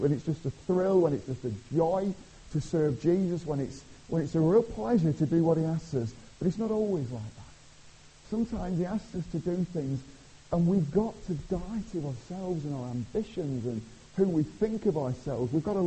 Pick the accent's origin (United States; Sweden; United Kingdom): United Kingdom; Blackburn, North West England; moved away; I came from Blackburn in Lancashire. I moved down here about 12 years ago, and you're probably trying to think, where's this strange accent from? It's from Lancashire.